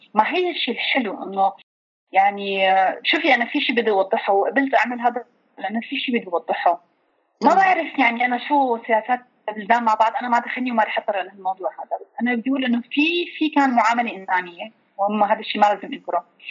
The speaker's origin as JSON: {"language": "Arabic", "country": "Syria", "moved": "as an adult", "lives_now": "Nalchik, Russia", "said": "أنا من سوريا صار لي من 2012 طلعت من سوريا، رحت على مصر، لحقت هنيك بالشغل"}